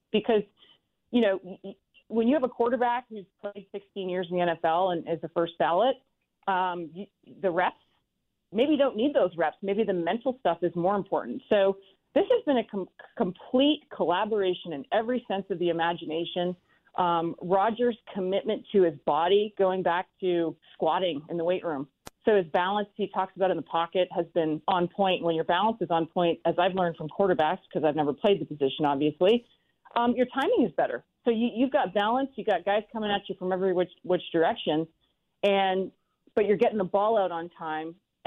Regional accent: Canada; When you're growing up in Canada as a little kid, you get so conditioned and acclimated to being outside.

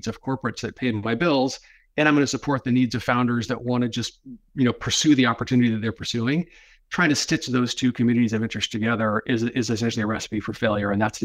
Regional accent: Seattle, Washington, United States; also born or lived in Bay Area, United States; You know, I grew up in Seattle. I love Seattle. I lived in the Bay Area for a long time.

